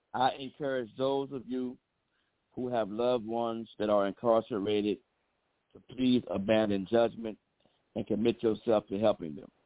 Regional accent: Paterson, New Jersey, United States; No, I just tell everybody … from Patterson, New Jersey.

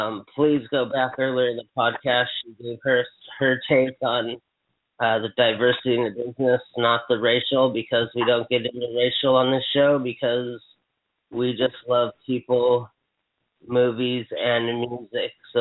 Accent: Hawaii, United States; I have friends in Canada that actually say, you're not from America. And I go, I'm from Hawaii.

